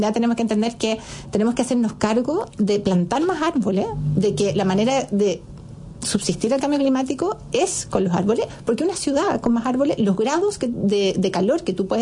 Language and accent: Spanish; Chile; Nosotros como chilenos nos hemos vuelto una sociedad muy individualista